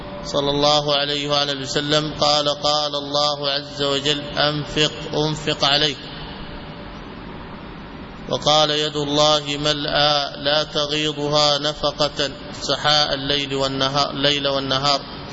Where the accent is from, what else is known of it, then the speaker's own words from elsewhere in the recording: Syria; فين حمص؟ سوريا. أنا شامي.